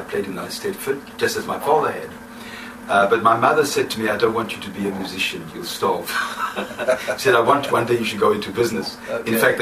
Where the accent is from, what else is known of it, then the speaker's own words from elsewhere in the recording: Cape Town, Western Cape, South Africa; Well, to begin with, I'm from Cape Town.